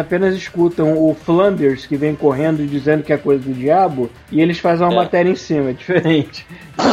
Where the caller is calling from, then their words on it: Porto Alegre, Rio Grande do Sul, Brazil; eu sou de Porto Alegre.